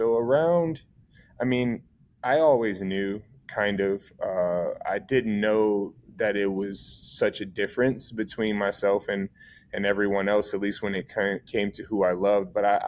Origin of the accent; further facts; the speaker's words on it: Akron, Ohio, United States; also born or lived in Washington, D.C. / New York / Orlando / North Carolina; So I actually grew up here in Akron, Ohio. I'm a little bit of a gypsy, so I've been all over. I've lived in D.C., I've lived in New York, Orlando, North Carolina